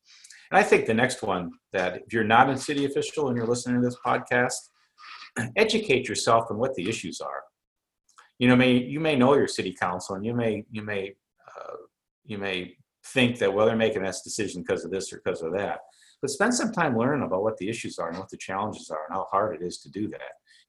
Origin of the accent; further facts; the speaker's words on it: Des Moines, Iowa, United States; I'm an Iowa kid, came up from Des Moines. I was born in Dubuque.